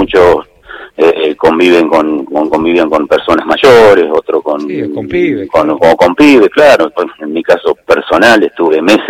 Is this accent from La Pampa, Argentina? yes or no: yes; Lonquimay, La Pampa, Argentina; also born or lived in La Plata; now in Morón, Argentina; Yo soy pampeano. Nací en La Pampa, en un pueblo que se llama Lonquimay, del cual me siento muy orgulloso, que es un pueblo de 2.000 habitantes. Estudié en La Plata